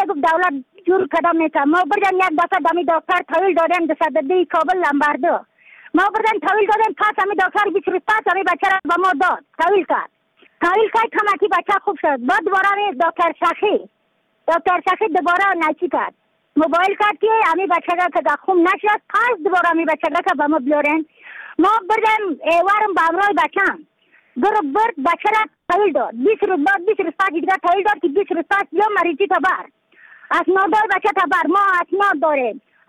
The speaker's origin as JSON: {"language": "Persian", "region": "Badakhshan", "country": "Afghanistan", "said": "از بدخشان هستم، مرکز بدخشان، نسوالی اکل پایان، خیره وینگ"}